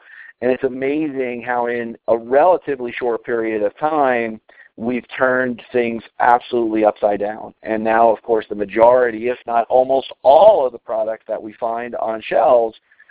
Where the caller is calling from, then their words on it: Colorado, United States; and I'm calling in from Colorado tonight.